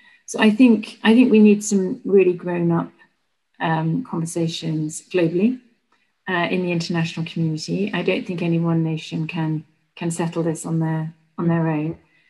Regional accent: United Kingdom; You know, we are people who, you know, one of our values as British people, one of your values as Americans is actually to be a place where those in need can come and seek refuge.

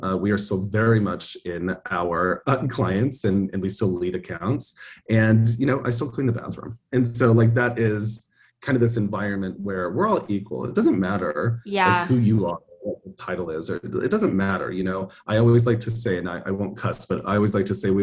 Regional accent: Colorado, United States; now in Tampa Bay, United States; I'm from Colorado originally

